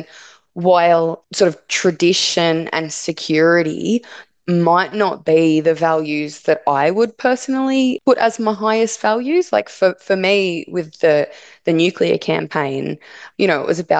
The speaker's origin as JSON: {"language": "English", "region": "Victoria", "country": "Australia", "tie": "born or raised there", "said": "So growing up in the Latrobe Valley, you know, it's very much an industrial region that has our whole narrative about who we are as a region is built around coal mining."}